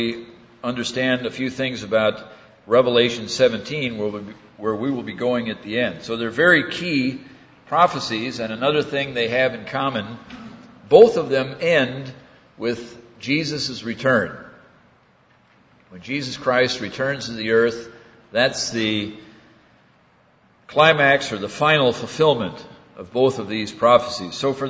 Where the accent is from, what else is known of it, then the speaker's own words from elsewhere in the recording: St. Louis, Missouri, United States; We're both from the great state of Missouri. I'm from St. Louis.